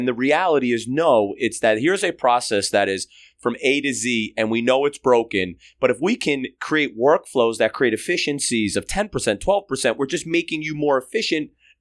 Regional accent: New York, United States; I know I keep saying that because I'm a New Yorker

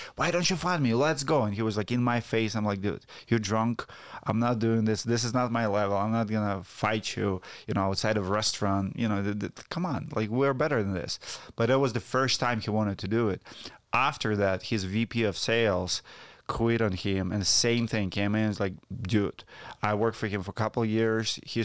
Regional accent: Siberia, Russia; I'm from Siberia, the coldest place on earth.

